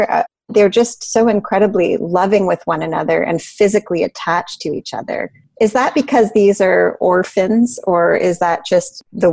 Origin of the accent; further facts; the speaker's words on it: Toronto, Ontario, Canada; And actually, I grew up here in Toronto